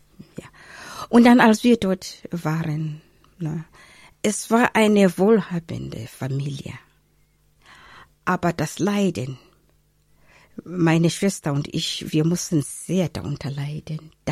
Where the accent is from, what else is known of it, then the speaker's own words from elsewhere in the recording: Bulawayo, Zimbabwe; born there; German is a second language; Ich bin in Rhodesien geboren. Also Hauptstadt Bulawayo ist die zweite Hauptstadt von Rhodesien damals und jetzt es heißt Zimbabwe.